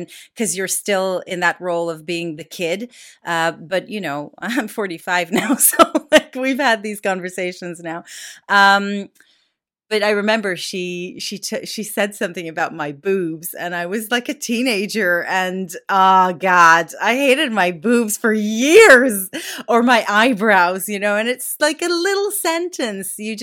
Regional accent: Jerusalem, Jerusalem District, Israel; And also I grew up in Jerusalem. So there's a big difference between Jerusalem and Tel Aviv.

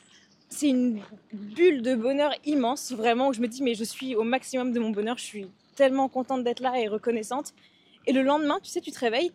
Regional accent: Île-de-France, France; j'ai grandi en Essonne. Chailleux.

